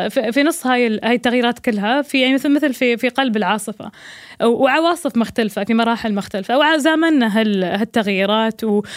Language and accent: Arabic; Dubai, United Arab Emirates; also born or lived in Bahrain; أنا إماراتية بحرينية